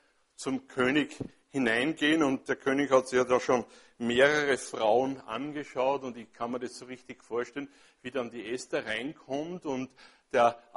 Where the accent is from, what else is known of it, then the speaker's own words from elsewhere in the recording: Austria; Nun, wir als Österreicher sind vielleicht nicht so diejenigen, die so die großen Feste feiern